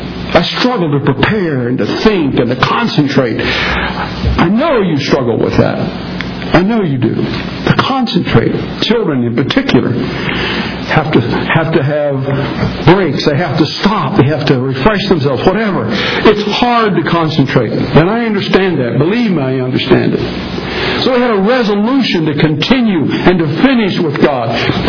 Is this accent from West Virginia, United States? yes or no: yes; West Virginia, United States; I pastored a church some years ago in my home state of West Virginia